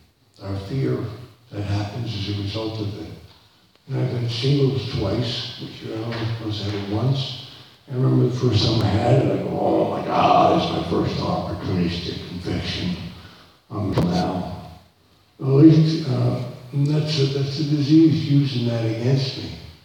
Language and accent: English; England, United Kingdom; as a result of me being an Englishman